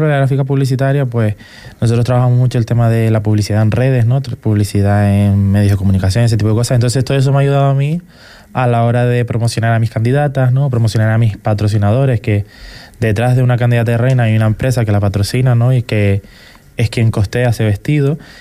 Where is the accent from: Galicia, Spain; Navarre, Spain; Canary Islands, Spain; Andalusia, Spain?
Canary Islands, Spain; no sé si muy bien si soy el único de Fuerteventura